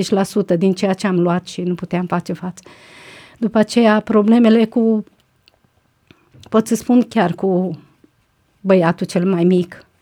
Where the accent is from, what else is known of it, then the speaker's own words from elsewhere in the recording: Banat, Romania; comuna natală unde am copilărit, de fapt, că părinții mei sunt din Ardeal, eram născută și adusă de 6 săptămâni în Banat.